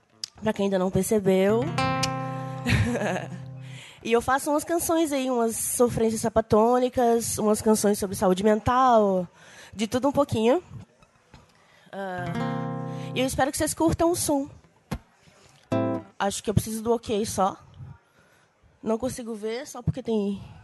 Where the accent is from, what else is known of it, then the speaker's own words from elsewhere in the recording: Minas Gerais, Brazil; Eu sou mineira